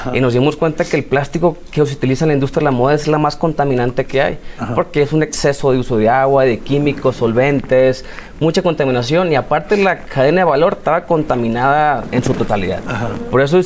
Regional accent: Culiacán, Sinaloa, Mexico; Yo soy de Culiacán, Sinaloa, correcto.

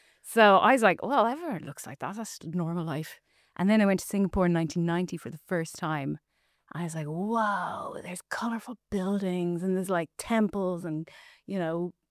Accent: Greystones, County Wicklow, Ireland; Dad is Singaporean, mum's from Kimmage. And yeah, I mean, like I grew up in Greystones in the 80s.

